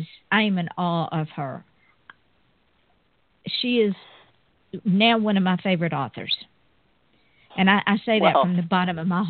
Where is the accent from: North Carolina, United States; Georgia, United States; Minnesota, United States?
Georgia, United States; now in Florida, United States; I am originally from Georgia and I moved to Florida in 2006, and I thought I had lost my accent, but people keep telling me I haven't.